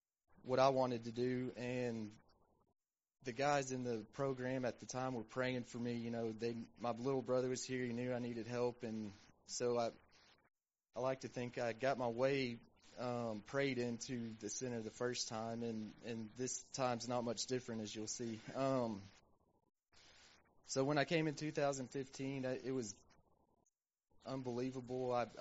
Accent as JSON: {"language": "English", "town": "Mansfield", "region": "Texas", "country": "United States", "said": "I'm 38 years old. I'm from Mansfield, Texas, and I've been here 3 days shy of a month"}